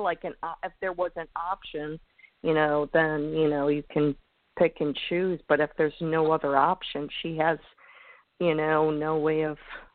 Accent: Florida, United States

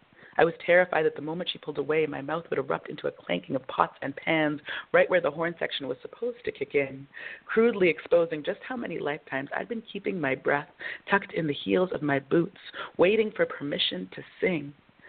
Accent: Markham, Ontario, Canada; also born or lived in London, Ontario / Toronto; I grew up in Markham, Ontario, which is about 20 minutes northeast of Toronto. And I lived there for most of my life. And then I moved to London, Ontario, where I went to school for a little while, and then back to Toronto.

